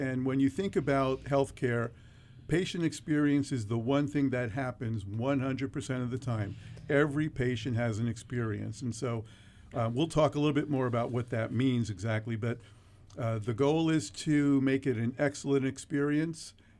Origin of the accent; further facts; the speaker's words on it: Brooklyn, New York, United States; moved away as an adult; now in Oregon, United States; I'm actually from the Wright Coast, born and raised in Brooklyn, New York.